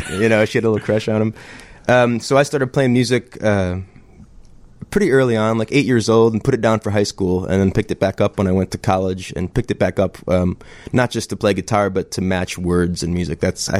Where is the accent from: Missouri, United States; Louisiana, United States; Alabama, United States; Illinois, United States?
Illinois, United States; Plainfield; No, southwest suburbs. I grew up in Plainfield.